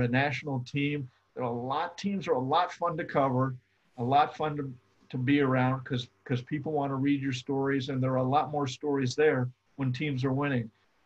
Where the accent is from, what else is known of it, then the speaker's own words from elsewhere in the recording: Ohio, United States; I grew up in Ohio, so I've been in snow, but that was scary.